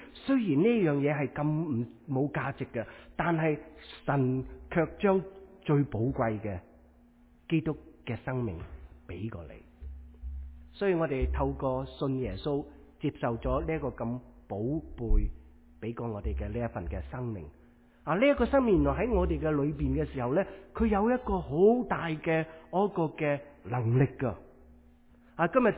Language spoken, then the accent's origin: Cantonese; China; 他就用瓦器，即是我们中国人